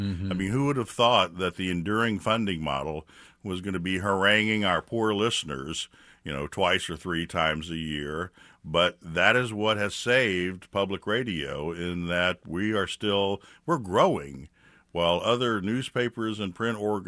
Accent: Austin, Texas, United States; also born or lived in New York City; It appeared on WNYC, and I packed up and moved back to Austin, which is my hometown. It had been my plan. I knew I could never live in New York City on a freelancer's salary.

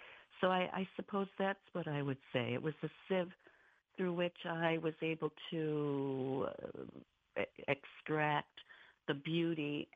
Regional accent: Jamestown, New York, United States; I was in my hometown of Jamestown, New York, to look after my mother for a while.

